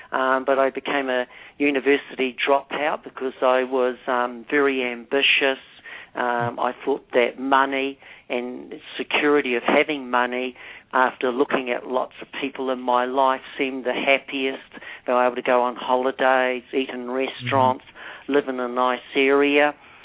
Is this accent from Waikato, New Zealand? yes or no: no; Auckland, New Zealand; born there; Well, I was born in Auckland, New Zealand